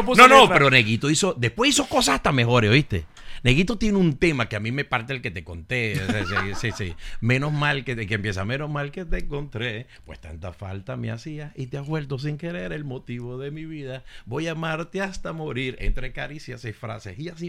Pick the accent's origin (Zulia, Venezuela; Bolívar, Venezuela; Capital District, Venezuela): Capital District, Venezuela; Caracas; Hasta los 5, pero después iba mucho, pasaba muchas vacaciones y todo, pero siempre, pero me crié en Caracas sin perder mi influencia